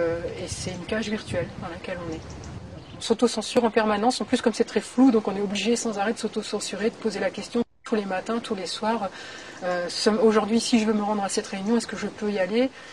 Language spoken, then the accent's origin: French; Verdun, Grand Est, France; Puis je suis de Verdun. Donc quand on est de Verdun, on se souvient qu'il ne faut pas baisser les bras